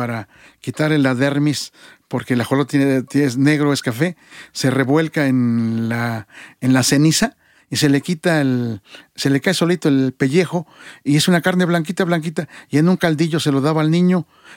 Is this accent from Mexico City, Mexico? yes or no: yes; Tlaxcaltemalco, Mexico City, Mexico; En tanto, de donde yo vengo, en Tlaxcaltemalco, está dedicado más a la floricultura.